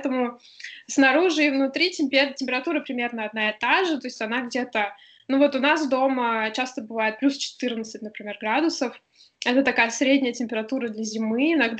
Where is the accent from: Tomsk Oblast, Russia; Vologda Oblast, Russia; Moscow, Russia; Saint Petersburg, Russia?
Tomsk Oblast, Russia; Tomsk; born there; also born or lived in Brussels, Belgium / Novosibirsk; Я родилась в Томске и отучилась там в университете. Потом я поступила в магистратуру и училась в Бельгии. В Брюсселе жила около года.